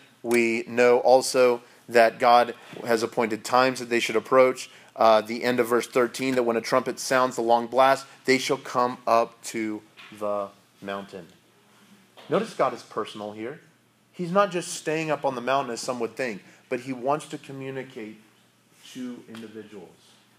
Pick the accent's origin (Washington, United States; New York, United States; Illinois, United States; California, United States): California, United States; also born or lived in Texas; when I lived in Texas, I never heard thunderstorms like that. I grew up in California and I had heard thunder before, but it wasn't like that.